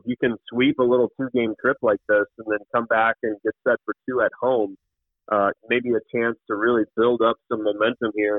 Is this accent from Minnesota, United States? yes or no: yes; Minnesota, United States; I've born and raised in Minnesota, so I've grown up rooting for a lot of the same teams that you just mentioned